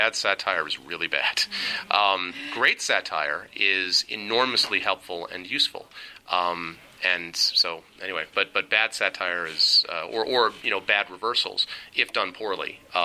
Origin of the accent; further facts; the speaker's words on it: Northeast, United States; I grew up in the Northeast, so I thought Portland, Maine.